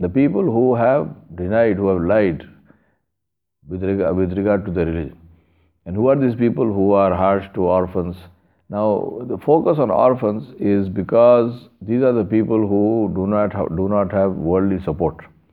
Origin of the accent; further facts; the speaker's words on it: India; I'm saying that because I'm Indian and I see it all the time in my country, in my culture.